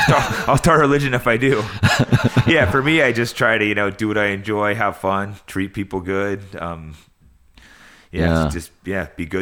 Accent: California, United States; Yeah, I grew up like, it's kind of near Lake Tahoe, which is outside of San Francisco in California. So it's this nice small town, but near like mountains, and great, great place for a kid.

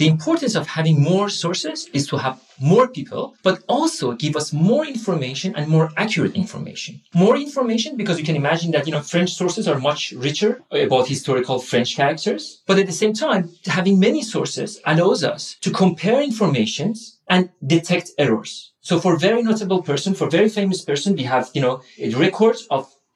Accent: Iran; also born or lived in Afghanistan / France / United States; now in Sweden; I grew up in Iran, and since then I lived in Afghanistan, France, US, and now I live in Sweden.

